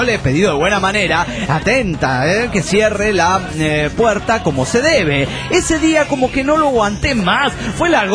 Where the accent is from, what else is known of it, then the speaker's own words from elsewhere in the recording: Santa Fe, Argentina; Que es mi futuro es mis pagos, mi ciudad natal, Santa Fe.